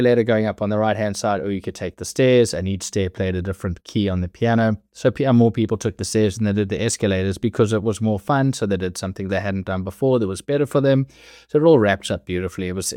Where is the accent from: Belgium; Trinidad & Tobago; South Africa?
South Africa; now in United States; although I'm South African, my parents are British. So I was brought up on British comedy